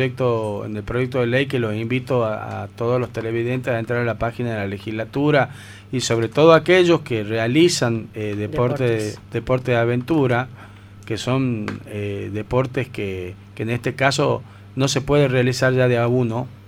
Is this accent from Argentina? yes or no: yes; Tucumán, Argentina; nosotros como tucumanos tenemos que ser orgullosos de nuestro Tucumán